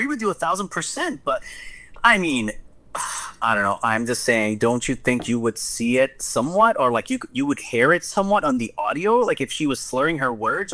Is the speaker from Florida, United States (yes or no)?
no; New York, United States; I am from New York, and where the F would I do forensic work?